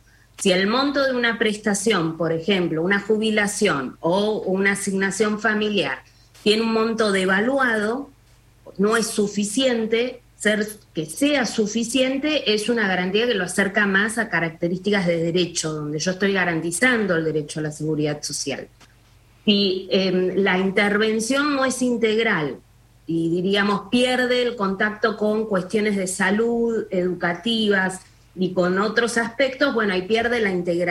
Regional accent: Comodoro Rivadavia, Chubut, Argentina; Bueno, como bien decís, soy patagónica, ¿no?, de la ciudad de Comodoro Rivadavia

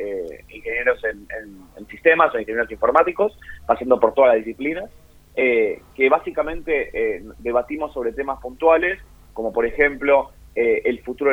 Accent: Argentina; Nosotros como ciudadanos argentinos podemos participar en unos procesos

